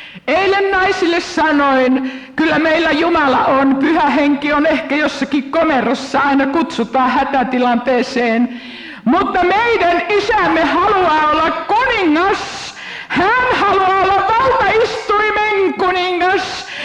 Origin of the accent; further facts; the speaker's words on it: Kuopio, North Savo, Finland; Minä olen nimittäin Kuopiosta lähtöisin